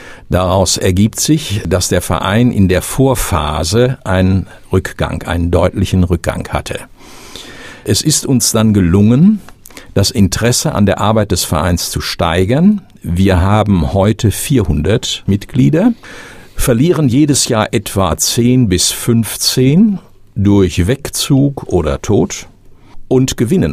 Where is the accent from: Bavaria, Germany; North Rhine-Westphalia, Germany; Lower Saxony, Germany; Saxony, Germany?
North Rhine-Westphalia, Germany; Witten; born there; geboren bin ich in Witten und hier lebe ich auch bis heute. Zwischenzeitlich war ich in verschiedenen anderen Orten, wie das im Leben so läuft.